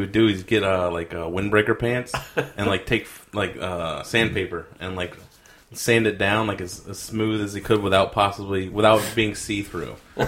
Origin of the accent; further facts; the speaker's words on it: Virginia Beach, Virginia, United States; He's from my hometown. He's from Virginia Beach.